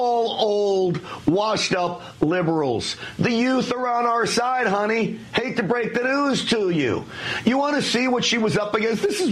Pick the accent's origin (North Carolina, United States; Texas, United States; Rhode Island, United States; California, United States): Texas, United States; from my home state of Texas, where there were many of these protests.